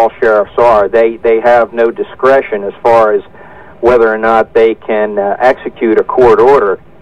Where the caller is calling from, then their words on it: New Jersey, United States; I'm calling you from New Jersey